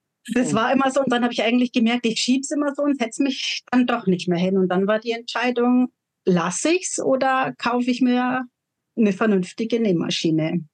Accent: Bavaria, Germany; Ich, wie die Anna gerade schon gesagt hat, ich komme aus Bayern zwischen München und Garmisch, bin noch 44 Jahre alt

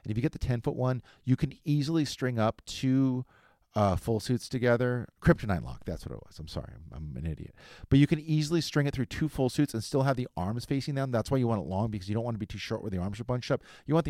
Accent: Huntington Beach, California, United States; I grew up in Huntington

